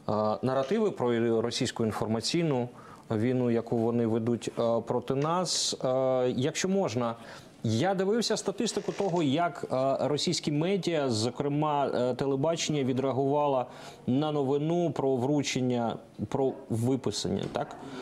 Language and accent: Ukrainian; Zaporizhzhia, Zaporizhzhia Oblast, Ukraine; Я з Запоріжжя, я можу сказати, що так, у нас не завжди була дуже проста там ситуація